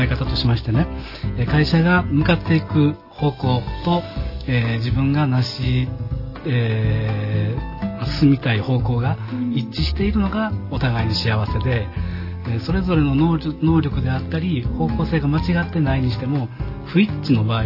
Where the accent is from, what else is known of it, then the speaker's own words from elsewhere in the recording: Osaka, Japan; 出身は大阪です